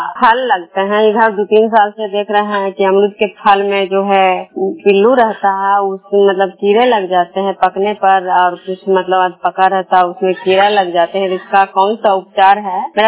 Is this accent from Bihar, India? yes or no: yes; Vishnupur, Bihar, India; मैं विष्णुपुर ग्राम खुदरा पंचायत नालंदा जिला नगर खंड के निवासी हूँ।